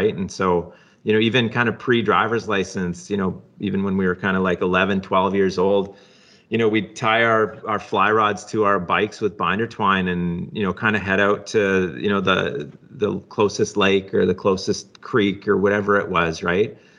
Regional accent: British Columbia, Canada; But I actually grew up in the Kootenays, which is where the headquarters are. And so I grew up in the Rockies and then eventually kind of migrated out west a little bit farther out to the coast.

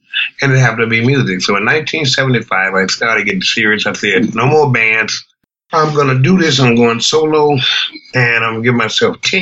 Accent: Mississippi, United States; moved away as an adult; which I was a country boy, I'm from Mississippi

